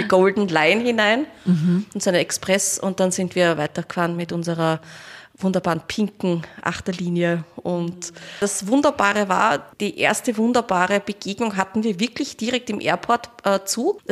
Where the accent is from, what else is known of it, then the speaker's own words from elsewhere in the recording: Vienna, Austria; wir kommen aus Wien und aus Österreich.